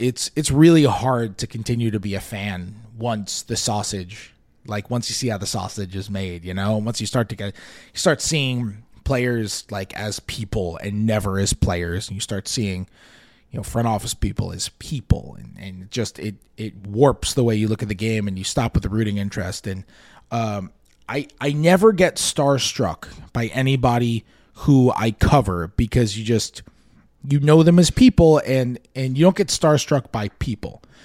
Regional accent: New York City, New York, United States; like, I'm from New York City. When I grew up in the 90s in New York, you know?

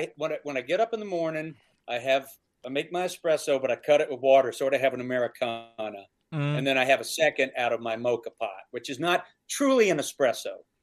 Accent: the South, United States; because I grew up in the South like you guys.

